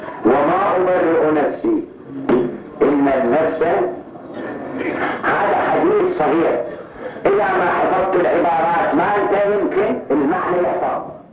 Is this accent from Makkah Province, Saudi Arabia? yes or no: no; Al-Ahsa, Eastern Province, Saudi Arabia; إحنا من الأحساء